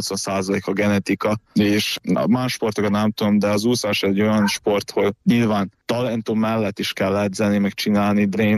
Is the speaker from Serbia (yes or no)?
yes; Senta, Vojvodina, Serbia; now in Hungary; utána visszaköltöztem, zentán nem tudtam profint csinálni, az úszást kerestem, hogy hol tudnék, és akkor Magyarországra költöztem.